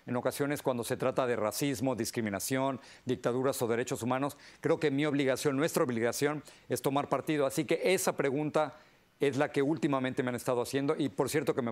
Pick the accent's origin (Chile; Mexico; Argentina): Mexico; now in United States; como inmigrante mexicano, tengo una voz que otros inmigrantes no tienen